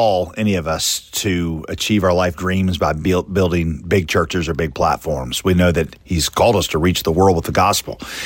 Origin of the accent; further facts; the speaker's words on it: Winston-Salem, North Carolina, United States; So I grew up in Winston-Salem, where you grew up.